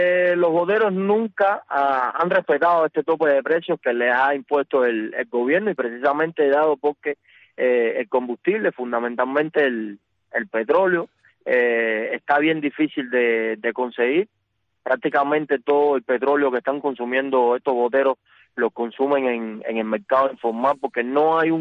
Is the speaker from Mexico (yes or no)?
no; Cuba; somos nosotros, los cubanos de a pie, los que estamos en esa situación con este tema de los apagones